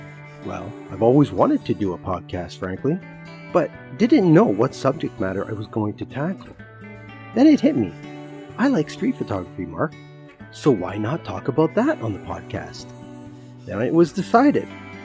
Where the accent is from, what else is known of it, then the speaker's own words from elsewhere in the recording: Toronto, Ontario, Canada; born there; I was born in Toronto, Ontario, Canada. I'm the second of three siblings, raised by immigrant parents.